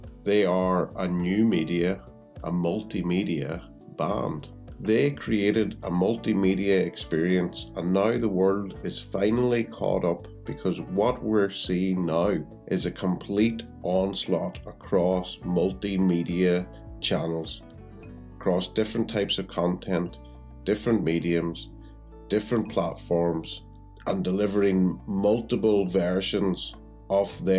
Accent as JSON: {"language": "English", "country": "Ireland", "said": "And as an Irishman, I think that's very much part of our culture."}